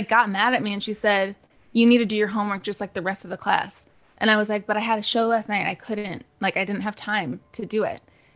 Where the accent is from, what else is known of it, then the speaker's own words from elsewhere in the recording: Wisconsin, United States; I never felt super cool growing up in Wisconsin.